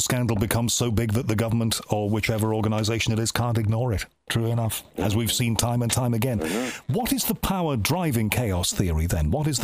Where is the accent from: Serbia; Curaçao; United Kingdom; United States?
United Kingdom; Liverpool, North West England; as a kid growing up in Liverpool, we had a certain amount of that still.